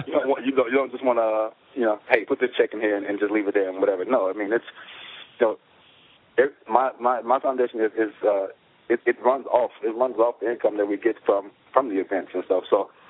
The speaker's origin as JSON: {"language": "English", "region": "Alabama", "country": "United States", "tie": "born or raised there", "said": "I've been in Alabama, my hometown."}